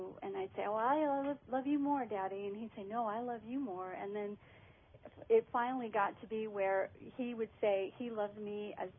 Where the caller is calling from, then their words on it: Mesa, Arizona, United States; I'm calling from Mesa, Arizona.